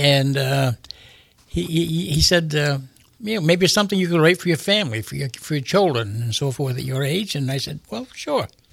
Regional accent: Waterville, Maine, United States; I'm from Waterville originally.

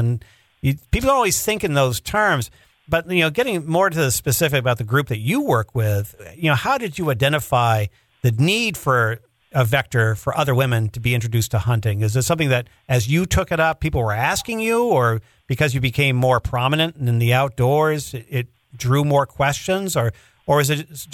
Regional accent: Maine, United States; I grew up in the Maine woods

